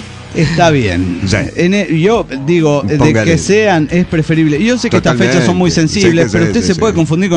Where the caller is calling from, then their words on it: Nezahualcóyotl, State of Mexico, Mexico; de Netzahualcóyotl, México.